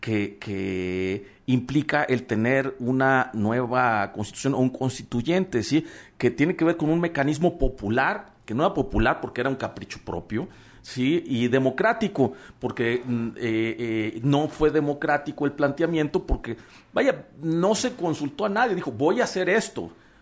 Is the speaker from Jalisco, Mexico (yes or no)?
yes; Jalisco, Mexico; Quienes pagan los platos rotos somos los jaliscienses.